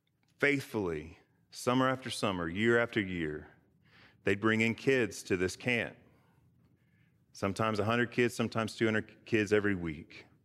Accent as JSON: {"language": "English", "country": "United States", "tie": "born or raised there", "said": "because I grew up in America, in American Christianity"}